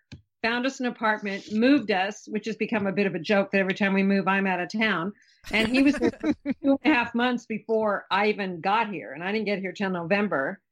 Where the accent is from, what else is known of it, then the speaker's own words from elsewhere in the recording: Albuquerque, New Mexico, United States; And I grew up in Albuquerque, so I'm thinking, what is this desert rat doing up here?